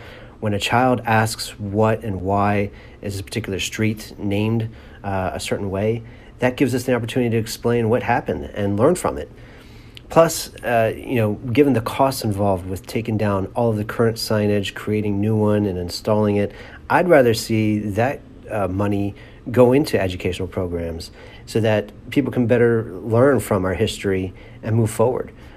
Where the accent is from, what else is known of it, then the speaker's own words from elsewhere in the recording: Miami, Florida, United States; I grew up in the Miami area.